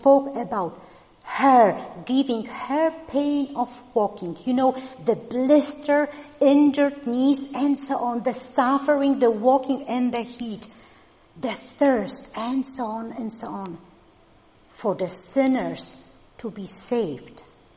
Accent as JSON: {"language": "English", "country": "Poland", "tie": "born or raised there", "second_language": "English", "said": "Most of you will know I come from Poland, and I was a city girl, born and bred in a rather large town. But almost all my relatives were farmers."}